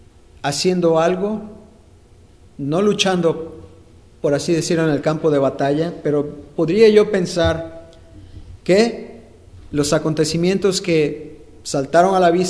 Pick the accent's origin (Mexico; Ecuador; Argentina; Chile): Mexico; Estoy usando muchos modismos mexicanos, claro, porque soy mexicano, ¿verdad?